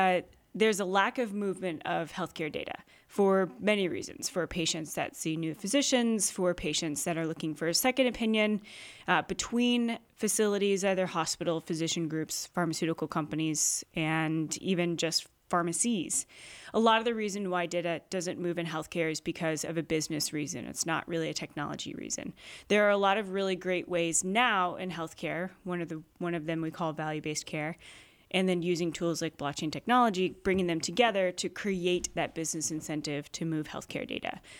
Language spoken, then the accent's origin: English; Texas, United States; now in New England, United States; Yeah, so I came from Texas, yeah. All the way to New England.